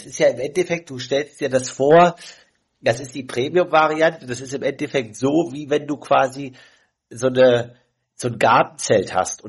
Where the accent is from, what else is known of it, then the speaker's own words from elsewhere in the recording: Leipzig, Saxony, Germany; Übrigens, ich komme ja auch aus Leipzig.